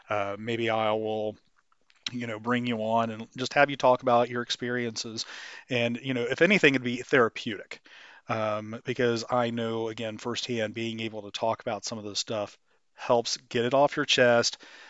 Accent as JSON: {"language": "English", "region": "Ohio", "country": "United States", "tie": "born or raised there", "said": "I grew up in Western Ohio."}